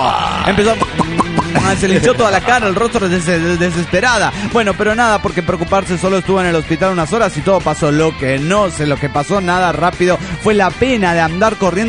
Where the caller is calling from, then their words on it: Tuxtla Gutiérrez, Chiapas, Mexico; de Tuxtla Gutiérrez